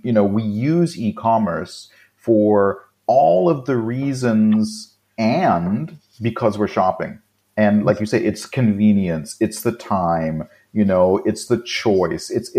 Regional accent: England, United Kingdom; I can never pronounce this because it's French and I'm English.

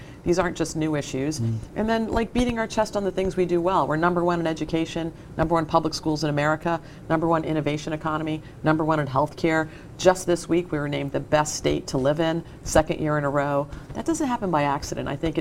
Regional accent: Hawaii, United States; born there; now in Salem, United States; I didn't have the good fortune to grow up here. I'm a Navy brat, so I was born in Hawaii. We moved to lots of different places. I came to Massachusetts to go to college, like many people, and just never left.

